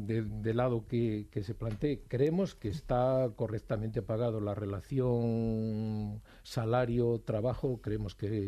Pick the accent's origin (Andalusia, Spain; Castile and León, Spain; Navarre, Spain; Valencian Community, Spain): Castile and León, Spain; no soy de Madrid, yo soy de un pueblo de Zamora, donde están inhumados mis padres.